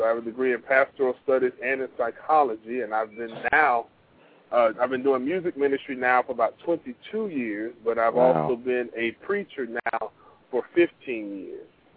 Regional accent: Port Salerno, Florida, United States; also born or lived in Manhattan; now in Orlando, United States; Well, I was born in Manhattan, New York, but I moved to Florida at a very early age, and I was reared in a little fisherman's town called Port Salerno, Florida.

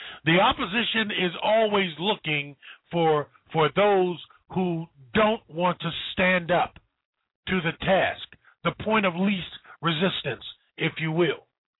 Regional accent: Youngstown, Ohio, United States; I remember one time I was up in my hometown and I had my wife and my wife's cousin. And, you know, they were going in a Chinese restaurant. I'm from Youngstown, Ohio. That's where I was born.

